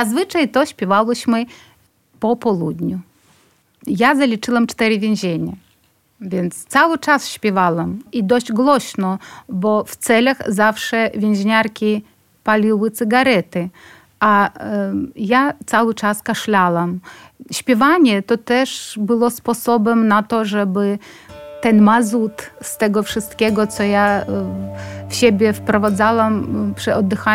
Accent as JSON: {"language": "Polish", "town": "Brest", "region": "Brest Region", "country": "Belarus", "said": "Jestem z Brześcia."}